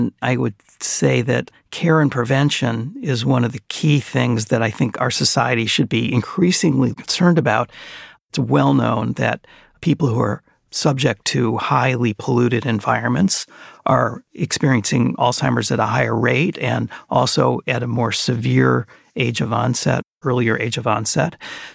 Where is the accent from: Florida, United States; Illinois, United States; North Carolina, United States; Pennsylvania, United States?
Illinois, United States; Chicago; I grew up in the Chicago area.